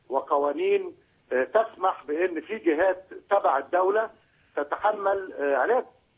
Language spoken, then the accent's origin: Arabic; Egypt; إحنا في مصر كمصريين